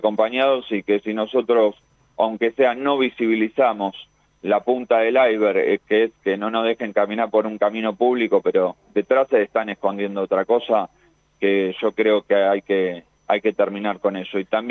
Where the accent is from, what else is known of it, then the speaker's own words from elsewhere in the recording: Argentina; Por eso fui, porque soy argentino, porque tengo derechos constitucionales